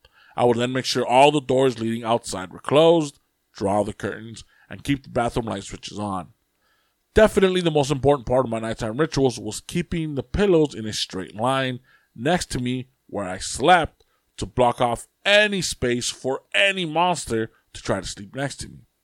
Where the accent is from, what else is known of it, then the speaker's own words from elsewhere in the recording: India; considering that I was raised in India, therapy wasn't even an option.